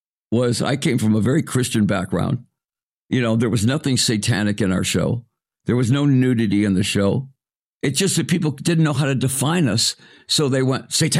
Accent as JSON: {"language": "English", "region": "Arizona", "country": "United States", "tie": "born or raised there", "said": "Well, yeah, I was a kid from Arizona."}